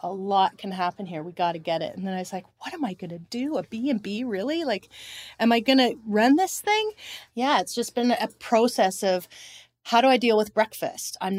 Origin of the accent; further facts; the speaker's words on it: Bowmanville, Ontario, Canada; I grew up in Bowmanville